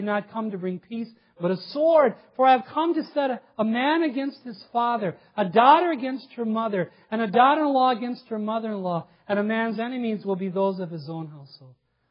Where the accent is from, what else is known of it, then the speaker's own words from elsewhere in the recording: Aurora, Minnesota, United States; we grew up in the Aurora area, my wife in Palo.